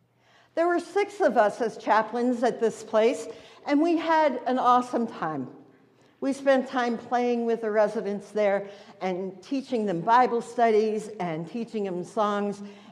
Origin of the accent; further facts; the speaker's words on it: Philadelphia, Pennsylvania, United States; since I grew up in Philadelphia, I lived in Philadelphia the first 24 years of my life, that I was going to try something new.